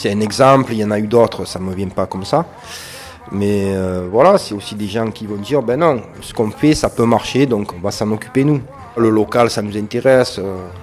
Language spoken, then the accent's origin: French; Port-de-Bouc, Provence-Alpes-Côte d'Azur, France; Moi, je viens de Port-de-Bouc, d'un quartier, je connais ça, j'ai grandi dans un centre social